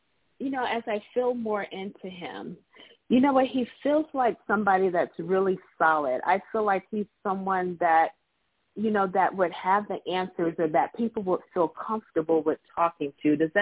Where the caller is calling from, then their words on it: Florida, United States; I'm calling from Florida.